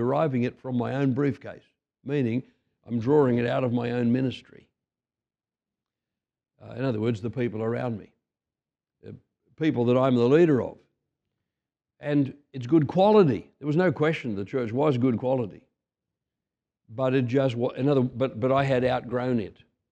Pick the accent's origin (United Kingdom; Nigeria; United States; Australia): Australia; Because as an Australian, and I was well into my 40s by this time